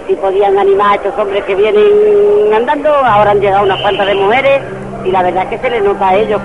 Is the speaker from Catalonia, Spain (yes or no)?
no; Minas de Riotinto, Andalusia, Spain; De Río Tinto.